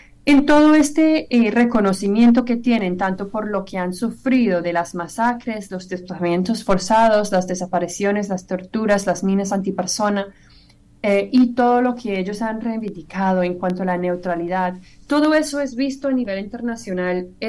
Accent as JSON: {"language": "Spanish", "region": "England", "country": "United Kingdom", "tie": "born there", "second_language": "Spanish", "said": "tiene sede en mi país natal, Inglaterra"}